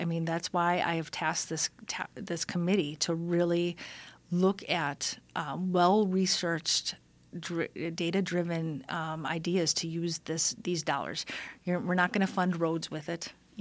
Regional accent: Wisconsin, United States; So I said, well, you know, here I'm from Wisconsin and we get 70% of the funds.

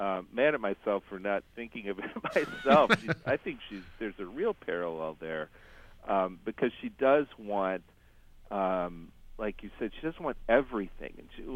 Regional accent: Cleveland, Ohio, United States; I mean, I'm from Cleveland, and we complain when we have to drive 1,000 miles to Disney World

